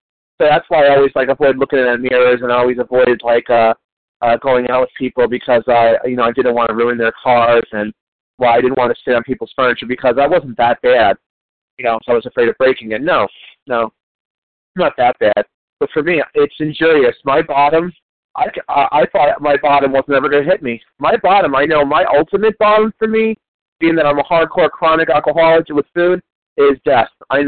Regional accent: East Coast, United States; I'm from the East Coast.

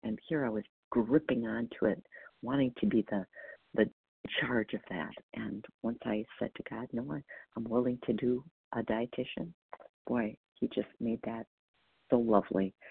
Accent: Wisconsin, United States; And my last initial is N as in Nancy, actually, and I'm from Wisconsin.

